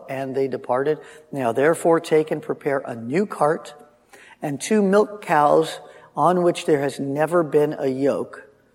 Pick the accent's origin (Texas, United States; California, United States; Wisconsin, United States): California, United States; Los Angeles; I don't know. I'm from Los Angeles. I don't know about livestock.